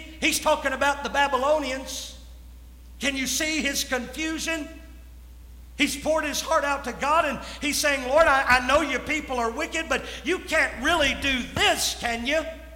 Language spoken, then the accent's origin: English; United States; I am American, true and true. I stand for the stars and stripes.